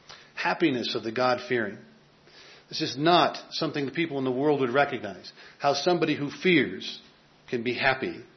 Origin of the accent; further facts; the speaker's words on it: Chicago, Illinois, United States; now in Minnesota, United States; You know, I am originally from Chicago, now in Minnesota, and I'm fighting to keep the Cubs out of my head.